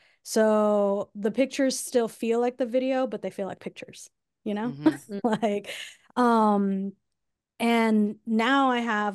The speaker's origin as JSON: {"language": "English", "region": "California", "country": "United States", "also_born_or_lived": "Southern US", "said": "Like I'm from SoCal. But I did live in the South for like 8 years."}